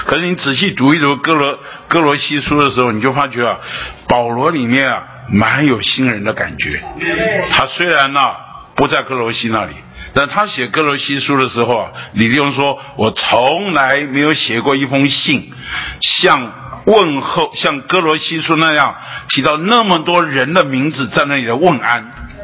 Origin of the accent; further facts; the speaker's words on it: Beitou, Taipei, Taiwan; 我是土生土长的北投人呢，八斗里人呢，就是我土生土长的北投人。那我这一辈子除了当兵离开这里两年以外，除了工作离开这里一两年以外，大部分时间我都在这里。